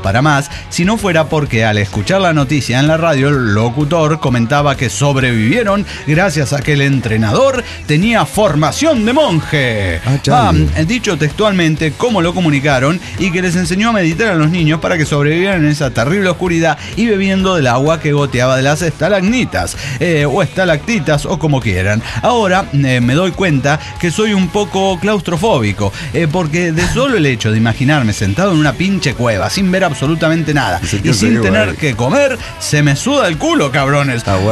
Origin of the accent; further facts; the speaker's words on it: Mendoza, Argentina; lo vivido en mi niñez y juventud en Argentina, específicamente en mi Mendoza querida.